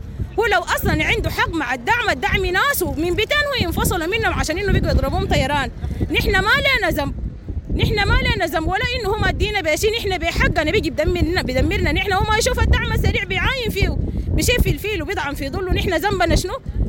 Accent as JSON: {"language": "Arabic", "region": "Darfur", "country": "Sudan", "said": "مع عشان مواطني أنا من دارفور"}